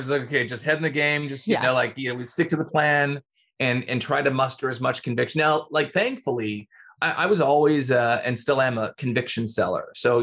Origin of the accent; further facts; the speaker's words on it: Toronto, Ontario, Canada; I'm from Toronto, out of Toronto